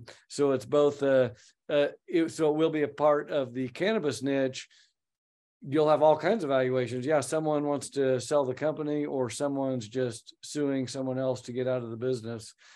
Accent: Oklahoma, United States; So on the one, so those are my two home states. And it's kind of interesting, Oregon and Oklahoma. I was born and raised in Oklahoma, red state, Oregon, a blue state

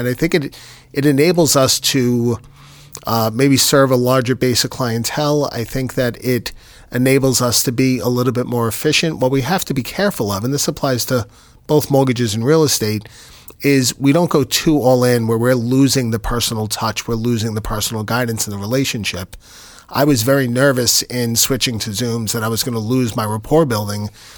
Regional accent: New York City, New York, United States; moved away as an adult; So, born and raised in New York City, moved here with my parents when I was in college.

